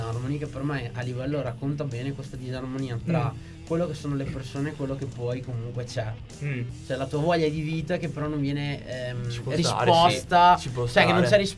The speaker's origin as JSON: {"language": "Italian", "town": "Padua", "region": "Veneto", "country": "Italy", "said": "Poi ho detto, cazzo, sono di Padova."}